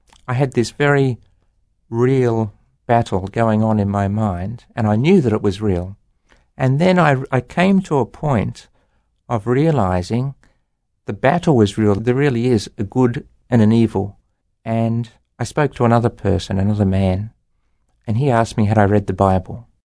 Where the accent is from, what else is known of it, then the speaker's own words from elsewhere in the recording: Melbourne, Victoria, Australia; also born or lived in Sydney; I was born in Melbourne in Australia, and I grew up in Melbourne until I was 12 years old, and then we moved to Sydney with my family, and I went to high school in Sydney.